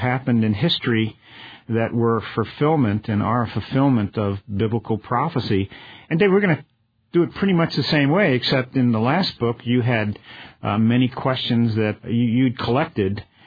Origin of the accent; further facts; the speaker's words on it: Brooklyn, New York, United States; born there; I was born in Brooklyn. You know, I know New York City.